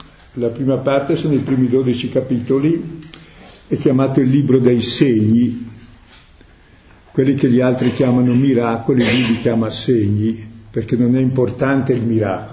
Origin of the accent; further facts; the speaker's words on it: Lombardy, Italy; li capisco anch'io che sono della Valtrompia